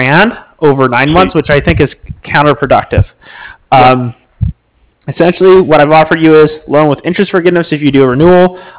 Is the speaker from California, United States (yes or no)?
yes; Los Angeles, California, United States; I'm from L.A.